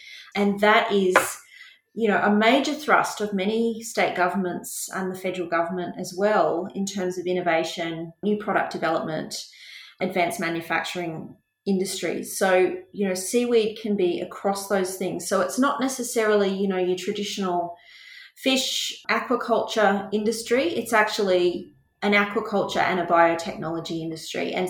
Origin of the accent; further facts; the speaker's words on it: Australia; And as an Australian living, most of us live near the water